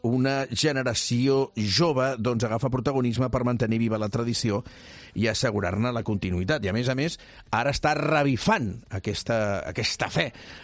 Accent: El Prat de Llobregat, Catalonia, Spain; A més, jo soc del Prat

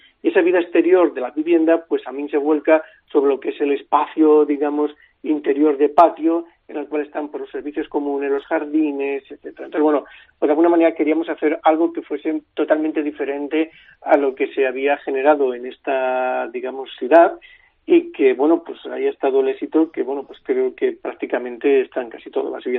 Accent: Valladolid, Castile and León, Spain; yo como vallisoletano pues siento que casi es la obra de mi vida, ¿no? Porque evidentemente pues alguien que ha nacido aquí

